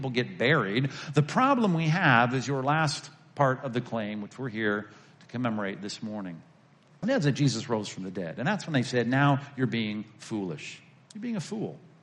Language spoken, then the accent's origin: English; New York, United States; I'm from New York. This is true pizza.